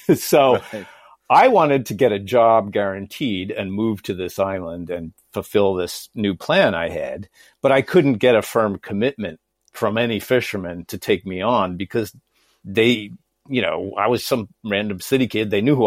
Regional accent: Washington, District of Columbia, United States; I had a very fancy, privileged urban upbringing in the Washington, D.C. area.

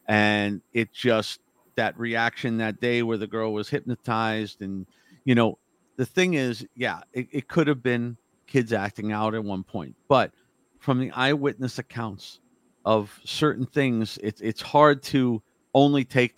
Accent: New Jersey, United States; I'm from New Jersey. And so many times when I was younger, they were lecturing up, you know, in Connecticut area and stuff.

